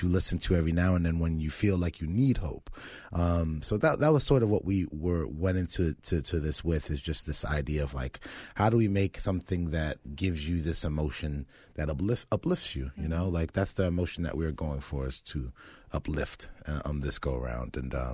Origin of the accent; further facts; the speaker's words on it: Florida, United States; you had mentioned that, you know, we grew up near Stoneman Douglas